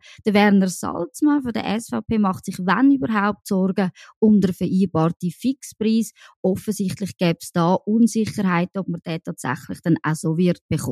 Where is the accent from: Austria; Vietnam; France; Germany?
France; das sage ich sogar als Französin